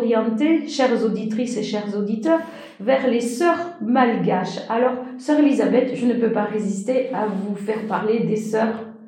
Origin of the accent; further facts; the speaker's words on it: Auvergne-Rhône-Alpes, France; nous sommes de la Haute-Auvergne